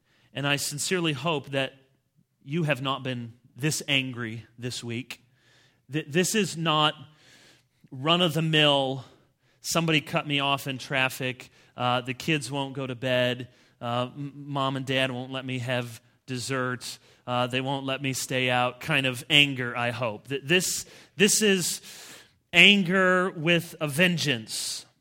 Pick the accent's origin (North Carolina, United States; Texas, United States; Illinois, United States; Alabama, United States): Illinois, United States; Chicago; born there; I was born in Chicago, so I'm a White Sox fan.